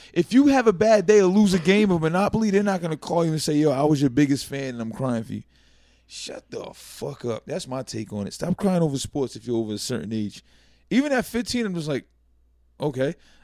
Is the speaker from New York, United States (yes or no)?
no; Massachusetts, United States; I'm from Massachusetts? What the fuck is that? I have to say that every time I come. I'm a Patriot fan. I was born in Massachusetts.